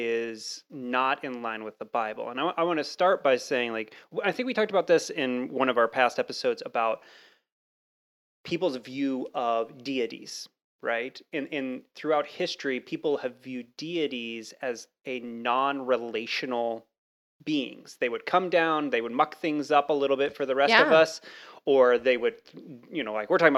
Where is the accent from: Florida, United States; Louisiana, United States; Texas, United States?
Texas, United States; Well, I grew up in Texas for a while, and I got paddled